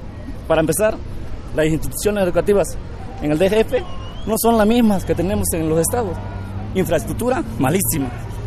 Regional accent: Oaxaca, Mexico; Nosotros que venimos del estado de Oaxaca, que es un estado pluricultural, de raza indígena, oaxaqueña, existen como 36 grupos indígenas.

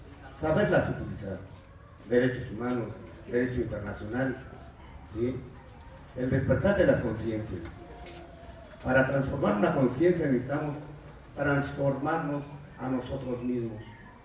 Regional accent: San Luis Tlaxcaltemalco, Mexico City, Mexico; vengo del pueblo de San Luis Tlaxcaltemalco.

